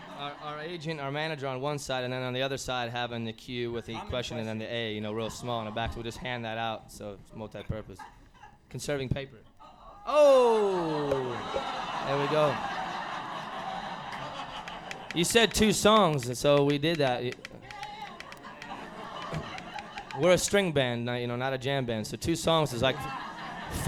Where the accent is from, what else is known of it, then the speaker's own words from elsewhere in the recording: St. Louis, Missouri, United States; We come from St. Louis, Missouri.